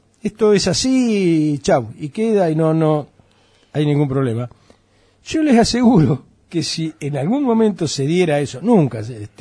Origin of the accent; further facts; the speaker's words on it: Argentina; lo riesgoso que somos los argentinos.